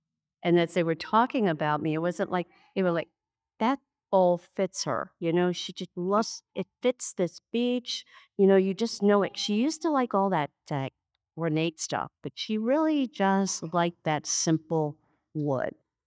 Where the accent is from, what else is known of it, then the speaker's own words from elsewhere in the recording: Connecticut, United States; I grew up in Connecticut on Long Island Sound, and there was beach.